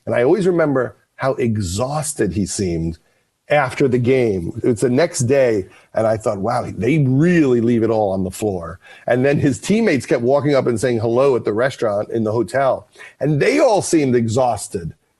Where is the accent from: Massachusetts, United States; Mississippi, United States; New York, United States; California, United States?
New York, United States; Long Island; I'm from Long Island. I could relate.